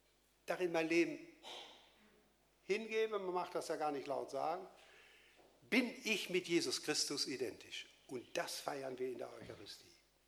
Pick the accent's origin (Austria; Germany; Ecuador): Germany; Xanten, North Rhine-Westphalia; Also ich stamme aus Xanten, einem Römerort.